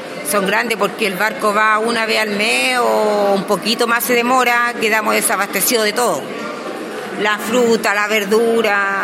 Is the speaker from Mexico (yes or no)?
no; Alejandro Selkirk, Valparaíso, Chile; Yo vengo de Alejandro Selkirk, de la isla, que estamos muy alejados de acá de Juan Fernández